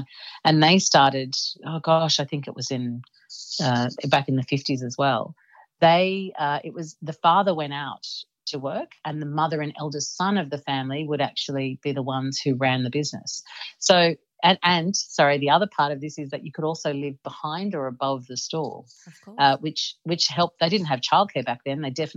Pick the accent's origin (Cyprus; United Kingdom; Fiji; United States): Cyprus; we're from Cyprus originally, so cooking was obviously something that was quite, you know, that everyone in the family had done.